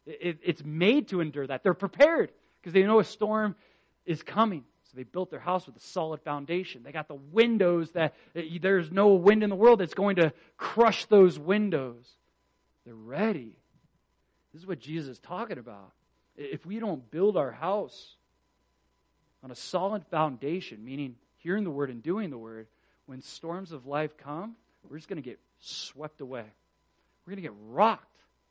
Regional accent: Florida, United States; Like, as a Floridian, I grew up in Florida. Hurricanes are like nothing for us.

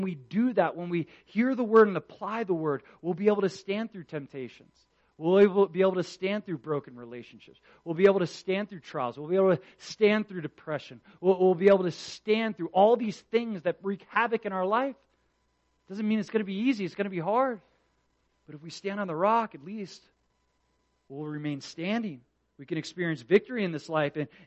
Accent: Florida, United States; Like, as a Floridian, I grew up in Florida. Hurricanes are like nothing for us.

